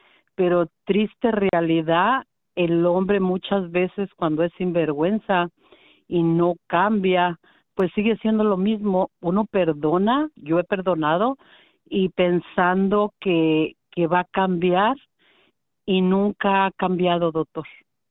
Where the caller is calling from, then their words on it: Pomona, California, United States; de Pomona.